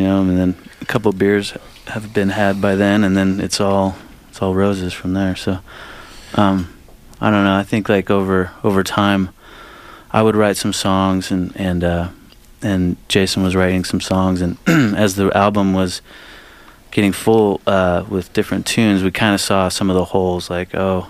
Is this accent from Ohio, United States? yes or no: no; Fresno, California, United States; now in Los Angeles, United States; I'd moved from Fresno. I grew up in Fresno.